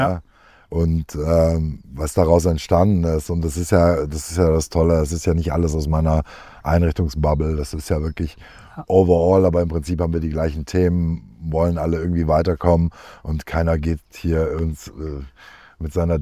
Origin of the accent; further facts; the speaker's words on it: Essen, North Rhine-Westphalia, Germany; Und ich habe gesagt, ja, ich komme aus Essen.